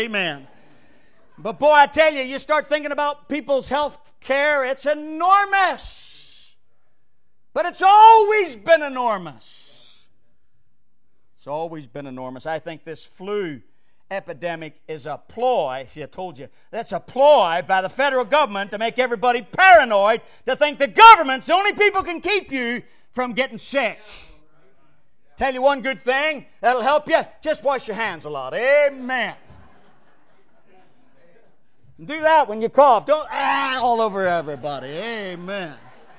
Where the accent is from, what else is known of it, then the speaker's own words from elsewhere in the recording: Northern Ireland, United Kingdom; I was raised in Northern Ireland, as I said, and growing up, we didn't have central heating.